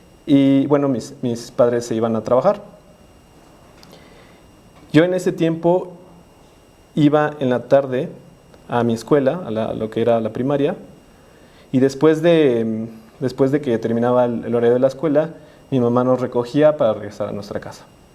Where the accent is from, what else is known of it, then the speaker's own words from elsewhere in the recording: Mexico City, Mexico; born there; Yo nací en la Ciudad de México el 22 de septiembre de 1990.